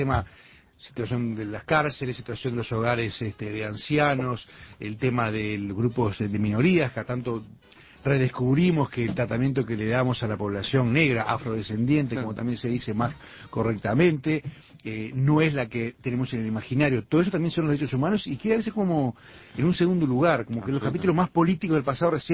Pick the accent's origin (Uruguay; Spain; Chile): Uruguay